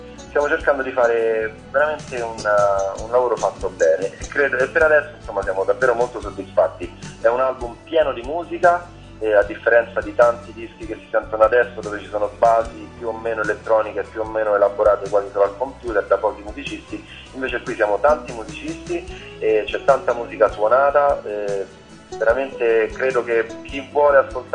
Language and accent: Italian; Rome, Lazio, Italy; e quindi essendo romani e vivendo qui, diciamo che ci è risultato sempre naturale fin dall'inizio scrivere e cantare anche nel romano che noi parliamo